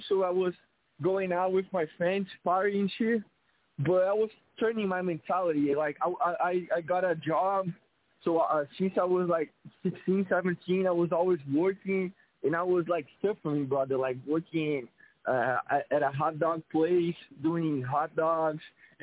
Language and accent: English; Brazil; English is a second language; So, back in Brazil, I was born in 2003, as I said.